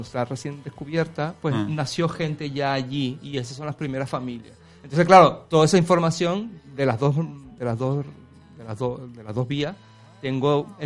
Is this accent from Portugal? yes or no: yes; Madeira, Portugal; porque soy de Portugal, porque soy de Madeira